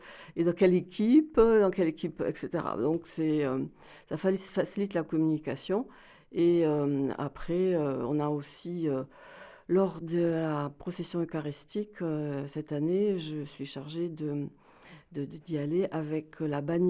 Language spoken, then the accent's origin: French; Toulouse, Occitanie, France; même si on est de Toulouse, on est chacun dans nos diocèses.